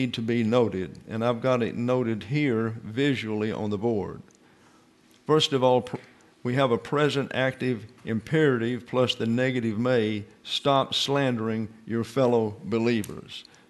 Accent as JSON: {"language": "English", "region": "the South", "country": "United States", "said": "Now, I'm from the South, and I never quite understood that game"}